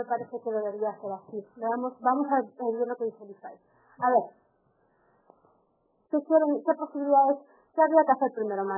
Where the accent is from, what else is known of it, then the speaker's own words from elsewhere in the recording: Mexico; porque simplemente porque somos mexicanos